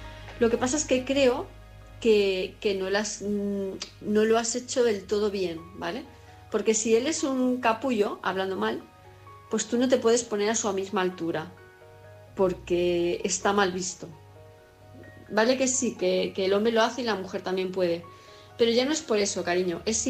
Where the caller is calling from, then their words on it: Palma, Balearic Islands, Spain; de Palma de Mallorca